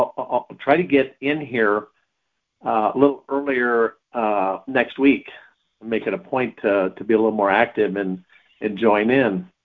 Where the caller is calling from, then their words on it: Rigby, Idaho, United States; So I'm coming from Rigby, Idaho, and I called in for the first time a couple weeks ago.